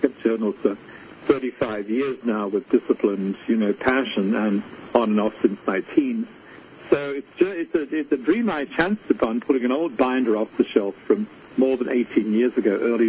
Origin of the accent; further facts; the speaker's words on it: Australia; I'm a product of the British Empire and Commonwealth as an Australian, you know.